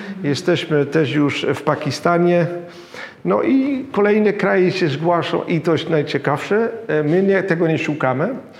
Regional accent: Netherlands; Polish is a second language; Dobra. Dobrze. Jestem Holendrem.

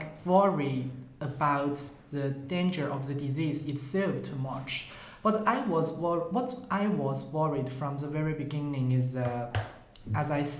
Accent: Sichuan, China; moved away as an adult; also born or lived in Beijing; now in Tartu, Estonia; a master's student here in Tartu, University of Tartu. And I was from China, Sichuan province, and I grew up there for 18 years. Then I came to Beijing to study philosophy for 4 years. And after that, I came to here, Estonia.

